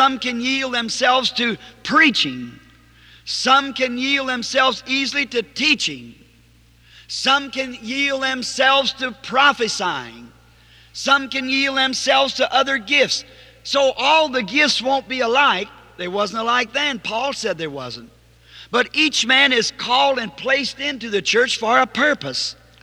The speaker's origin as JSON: {"language": "English", "region": "the South", "country": "United States", "said": "I was raised on one. It's just a quilt with a door. We're at school. I'm a Southerner."}